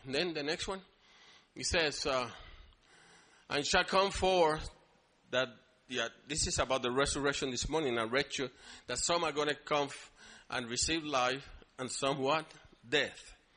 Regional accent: Puerto Rico; born there; I was born in Puerto Rico.

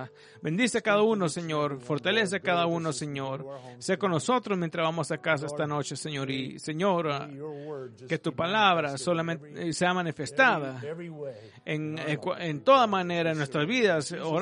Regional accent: United States; Somos americanos, Señor, y tenemos derechos como americanos, Señor

